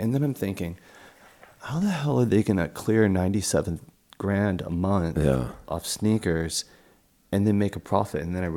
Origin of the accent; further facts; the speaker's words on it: Newport Beach, California, United States; now in San Francisco, United States; I'm from Newport Beach, California.